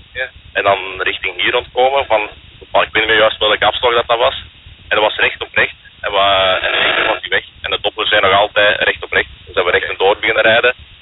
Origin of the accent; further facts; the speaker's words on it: Antwerp, Flanders, Belgium; Wij zijn van Antwerpen op ons.